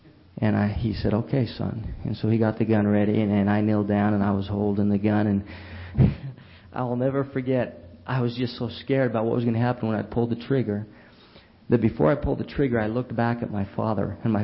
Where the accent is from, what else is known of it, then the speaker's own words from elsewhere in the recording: Centerville, Utah, United States; I grew up in Centerville, Utah.